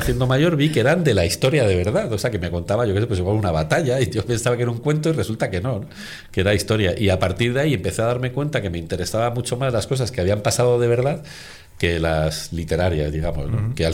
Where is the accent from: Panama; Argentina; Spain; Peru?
Spain; creo que somos los españoles los que más nos la creemos al final.